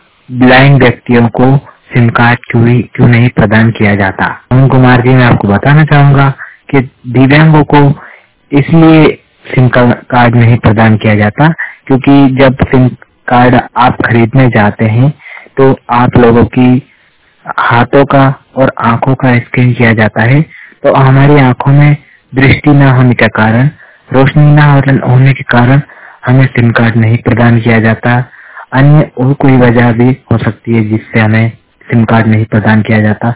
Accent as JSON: {"language": "Hindi", "town": "Shujalpur", "region": "Madhya Pradesh", "country": "India", "said": "और मैं मध्य प्रदेश के सुजालपुर क्षेत्र का रहने वाला हूँ"}